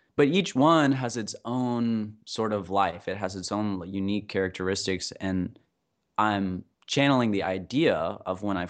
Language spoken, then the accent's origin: English; Ohio, United States; I grew up in Southeast Ohio. I lived on a farm and I would always kind of explore all these old barns and go out in the woods